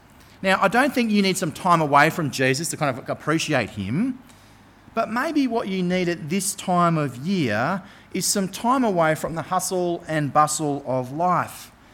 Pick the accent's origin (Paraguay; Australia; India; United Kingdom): Australia; Sunshine Coast, Queensland; I grew up on the Sunshine Coast. I spent the first 18 years of my life there.